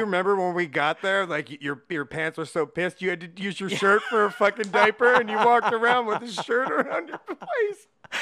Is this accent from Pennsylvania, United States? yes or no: yes; Pennsylvania, United States; I grew up in Bucks County.